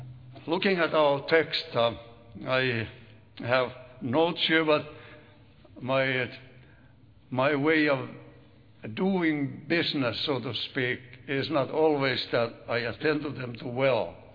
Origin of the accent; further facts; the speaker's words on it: Finland; first language Finnish; English is a second language; I have my native language in Finnish, and I enjoy reading in Finnish, comparing English and Finnish